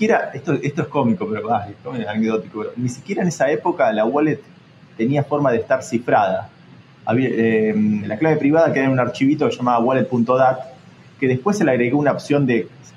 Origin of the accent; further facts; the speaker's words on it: Argentina; viniendo sobre todo de un país como Argentina, que siempre fue muy, tuvo muy reprimido las libertades financieras y el libre movimiento de capitales